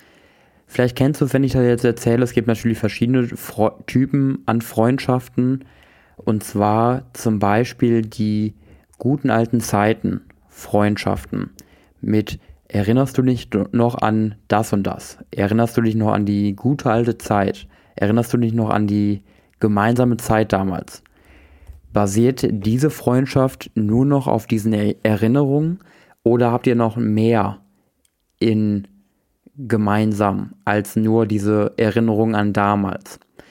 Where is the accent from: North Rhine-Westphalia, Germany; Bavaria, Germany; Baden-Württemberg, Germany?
North Rhine-Westphalia, Germany; Wesel; ich komme aus Wesel. Meine Antwort ist, ich lebe in Wesel, weil ich hier aufgewachsen bin.